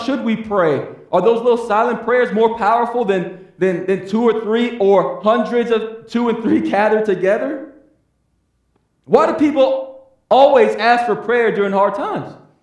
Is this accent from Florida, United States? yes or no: yes; Kissimmee, Florida, United States; I saw some things were happening in my hometown of Kissimmee, Florida.